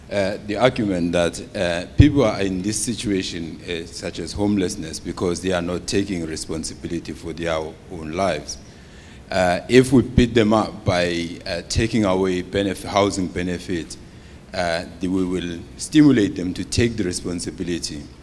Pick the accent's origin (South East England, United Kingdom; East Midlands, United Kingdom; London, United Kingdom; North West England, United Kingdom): North West England, United Kingdom; Chester; from Chester.